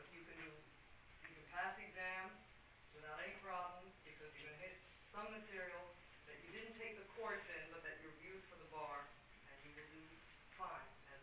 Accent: New York, United States; I'm also from New York.

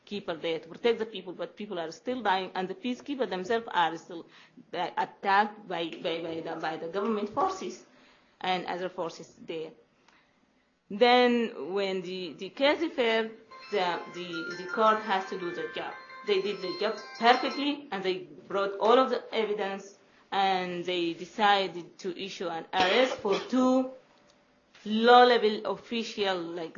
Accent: Darfur, Sudan; moved away; I'm from Darfur, and I have been forced to leave my country in the year of 2005.

